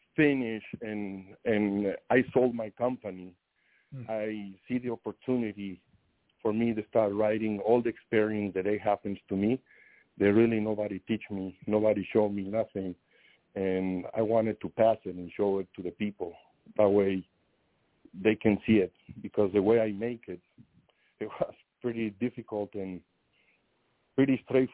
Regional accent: Mexico; English is a second language; moved away as an adult; now in United States; I am from Mexico, original from Mexico. I came to United States when I was 19 years old.

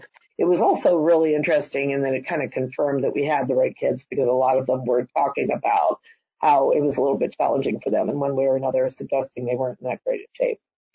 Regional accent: New Jersey, United States; they told you I'm from New Jersey.

